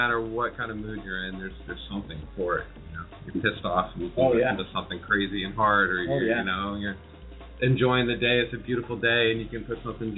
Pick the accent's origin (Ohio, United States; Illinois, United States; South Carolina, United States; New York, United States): South Carolina, United States; Yeah, I grew up in South Carolina and moved down to St. Augustine in like 95